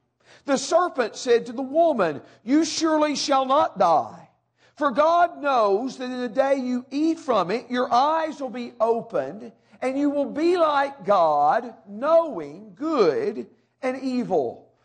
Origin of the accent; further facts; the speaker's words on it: Dixon, Tennessee, United States; now in Avon, United States; when they announce that I am from Avon, Indiana, that that's not where I'm really from. I'm really from Dixon, Tennessee.